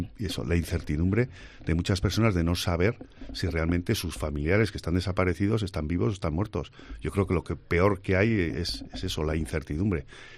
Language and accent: Spanish; Pamplona, Navarre, Spain; sois vascos, ¿de dónde venís? De Pamplona.